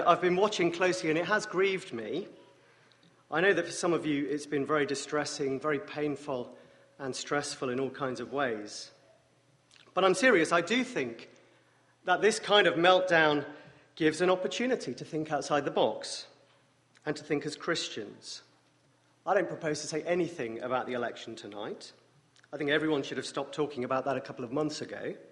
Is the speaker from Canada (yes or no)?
no; England, United Kingdom; now in United States; But as an Englishman, it's a little strange to stand in the middle of Washington, D.C., 2 days before a presidential election